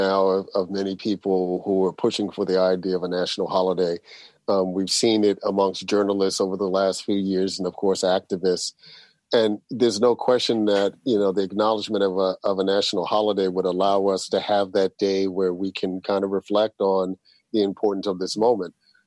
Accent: New York City, New York, United States; You know, I grew up in New York City and am old enough to remember where we used to celebrate, you know, Abraham Lincoln's February 12th birthday

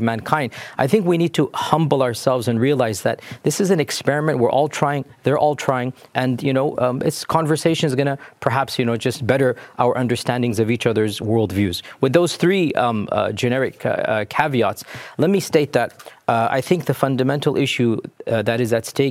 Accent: United States; And I say clearly for the record, as an American, based on the history of America

